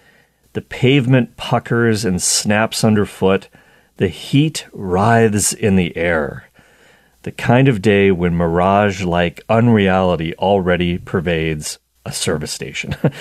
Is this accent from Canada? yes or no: yes; Canada; being a Canadian